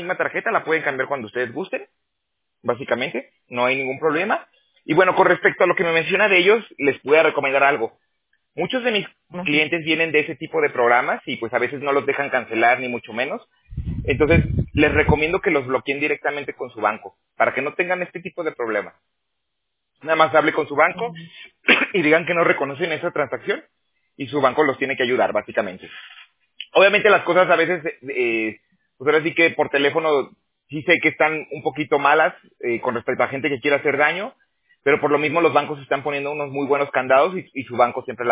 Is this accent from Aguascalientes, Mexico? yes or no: yes; Aguascalientes, Mexico; moved away; also born or lived in Toronto; yo también soy de México, yo soy de Aguascalientes, pero yo me salí hace 12 años. Yo primero me fui a Toronto un tiempo.